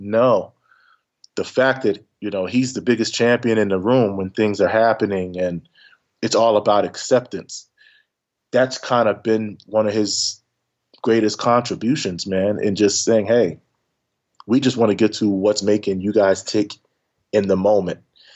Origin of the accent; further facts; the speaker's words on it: Willingboro, New Jersey, United States; also born or lived in Philadelphia; I'm from Philly, but Willimboro, New Jersey, it's like a small town on the outskirts, 30 minutes away. But it was full of musicians, you know, and other bass players.